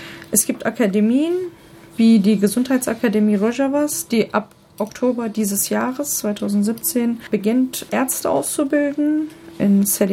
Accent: Urfa, Şanlıurfa, Turkey; Genau, ich bin aus Urfa. Mhm. Das ist Raha auf Kurdisch. Also das liegt an der syrischen Grenze.

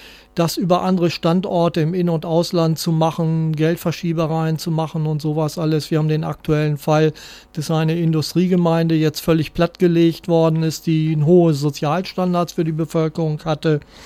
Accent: Lower Saxony, Germany; Ja, ich komme ja nun eigentlich aus der Provinz, nicht aus Hannover oder aus einer größeren Stadt, sondern mitten aus der Lüneburger Heide.

